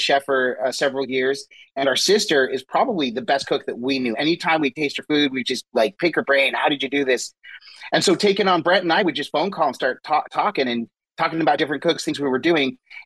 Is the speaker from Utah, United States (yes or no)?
yes; Utah, United States; We grew up actually in Utah, and so we did have a grill out on our patio